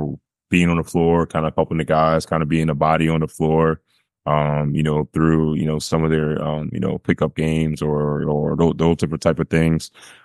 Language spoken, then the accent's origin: English; New Jersey, United States; I'm back home in South Jersey. That's where not too far from my hometown.